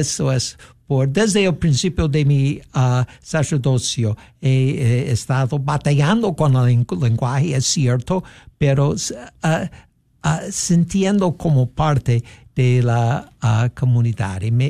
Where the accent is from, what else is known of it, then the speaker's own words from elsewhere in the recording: Chicago, Illinois, United States; born there; Spanish is a second language; also born or lived in Italy; No, sí, soy americano. Nací en Chicago.